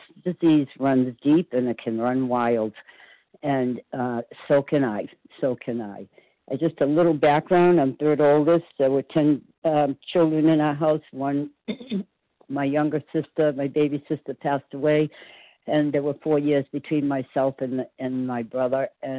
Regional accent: Walpole, Massachusetts, United States; I'm from Walpole, Massachusetts, a small town about 18 miles southwest of Boston.

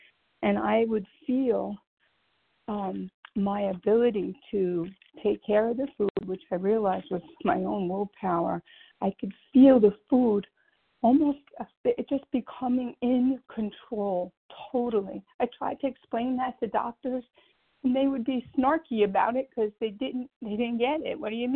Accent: New York, United States; Yes, it's … I am from New York.

